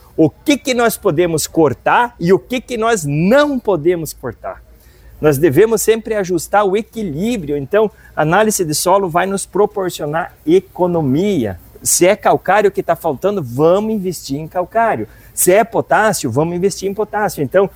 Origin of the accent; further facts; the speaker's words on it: Maravilha, Santa Catarina, Brazil; born there; now in Mangueirinha, Brazil; Depois nós fomos para Maravilha, Santa Catarina. Eu nasci em Maravilha e já há 40 anos estou em Mangueirinha, sudoeste do Paraná.